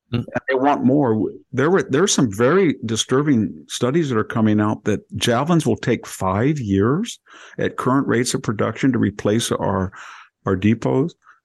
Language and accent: English; United States; I'm an American.